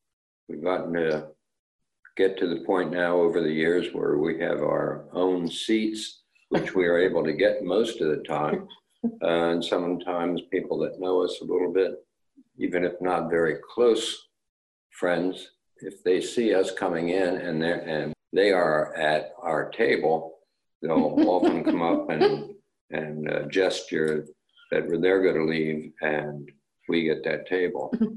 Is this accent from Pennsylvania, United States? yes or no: yes; Philadelphia, Pennsylvania, United States; to see my beloved Phillies from Philadelphia. I was brought up in Philadelphia, and they continue to be my favorite sports teams.